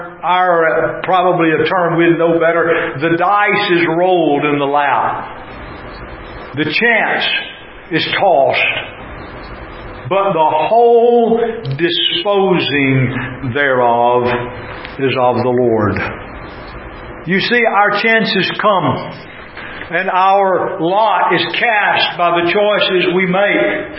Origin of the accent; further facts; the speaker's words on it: Tennessee, United States; as the old saying I grew up with in Tennessee, you're going to see more than you can shake a stick at.